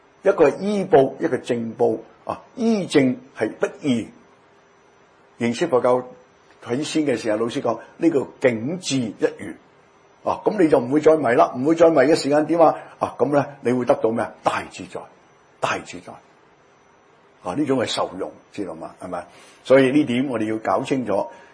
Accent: Guangdong, China; 我哋廣東人講講得幾嘴啊

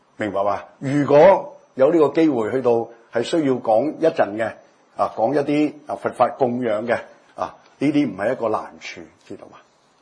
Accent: Guangdong, China; accent: Cantonese; 我們廣東話叫搏懵挑釁

